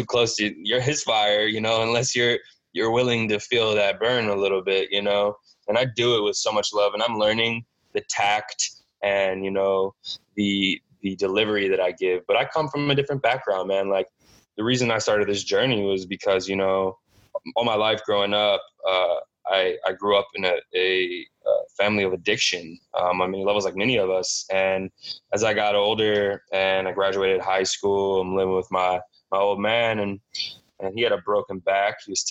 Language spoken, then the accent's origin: English; St. Louis, Missouri, United States; I was born and raised in St. Louis